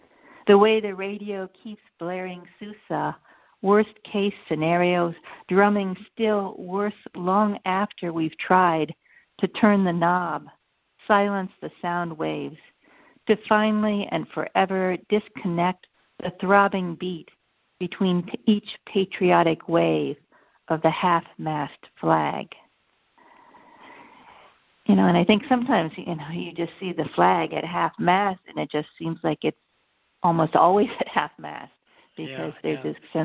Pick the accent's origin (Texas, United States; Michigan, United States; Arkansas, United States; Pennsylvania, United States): Pennsylvania, United States; That is my hometown.